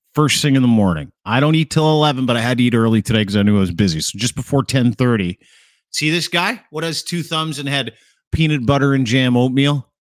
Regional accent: United Kingdom; I do have bad teeth, though, because I am British.

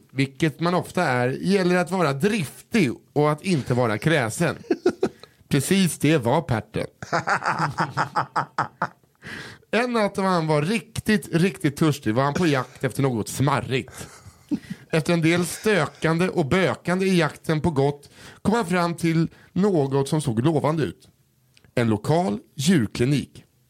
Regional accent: Motala, Östergötland, Sweden; Hemma i Motala finns en man som vi kan kalla för Perten.

